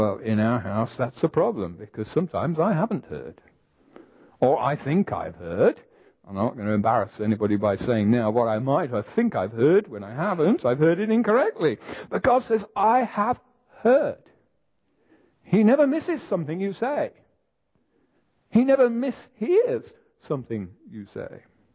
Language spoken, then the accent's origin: English; England, United Kingdom; I speak as an Englishman here, and we've got a bit of a reputation for being unemotional.